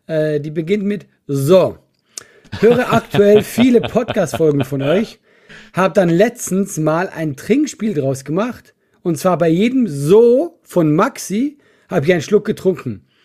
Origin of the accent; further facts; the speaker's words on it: Switzerland; als Schweizer